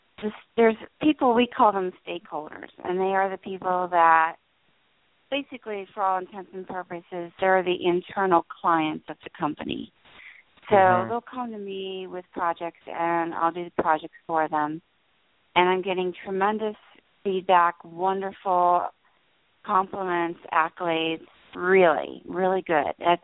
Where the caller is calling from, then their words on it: New Jersey, United States; in New Jersey.